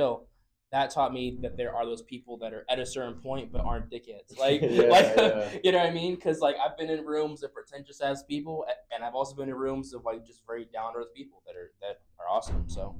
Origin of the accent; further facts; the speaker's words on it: South Carolina, United States; also born or lived in Tampa, Florida; Because like being up in a small town in South Carolina, I was born in Tampa, but I moved up there in fifth grade.